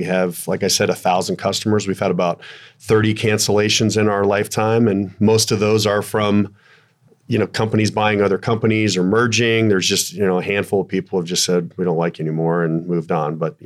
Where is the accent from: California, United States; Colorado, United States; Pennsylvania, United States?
Colorado, United States; I'm in from Colorado, in between Denver and Colorado Springs.